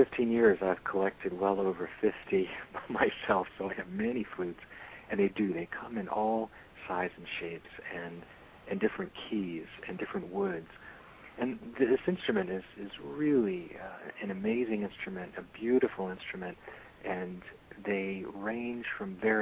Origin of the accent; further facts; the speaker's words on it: Connecticut, United States; moved away; I'm also a transplanted Southerner, born and raised in Connecticut, and have been down in Florida now, off and on, for close to 25 years.